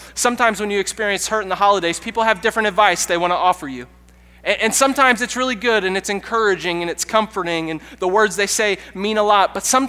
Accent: Monroe, United States; You know, I'm from Monroe.

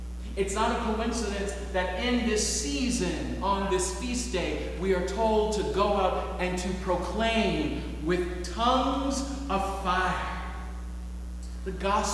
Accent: New Orleans, Louisiana, United States; You also know that I'm from New Orleans, and I love a good gumbo.

